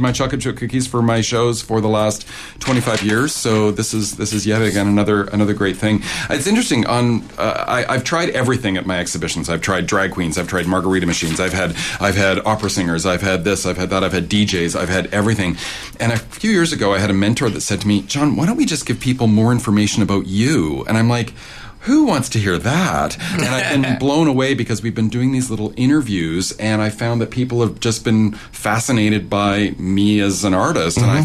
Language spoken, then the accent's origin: English; Vancouver, British Columbia, Canada; And I grew up in Shaughnessy, where as a boy, I could hear the 9 o'clock gun.